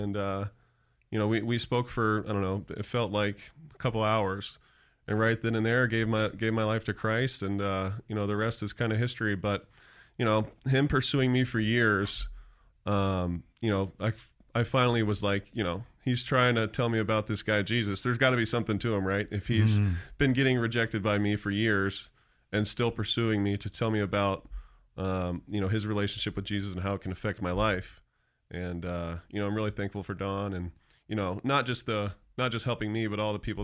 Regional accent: Jacksonville, Florida, United States; So I was born in Jacksonville. He had been stationed there for a few years. And I think I lived there for, 6-7 years or something like that.

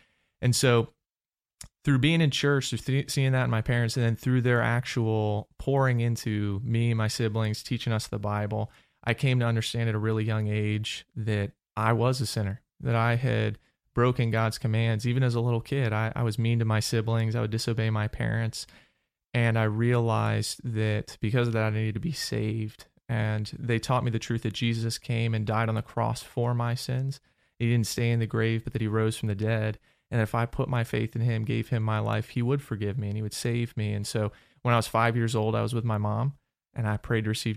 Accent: Monrovia, Maryland, United States; Yeah, so I grew up in a really small town in Maryland called Monrovia, Maryland.

